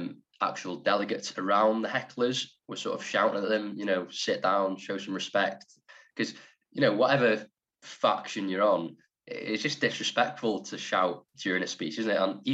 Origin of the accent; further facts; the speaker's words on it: Holyhead, Wales, United Kingdom; I'm definitely not middle class. I'm from Holyhead, which is very much a deprived town in Wales.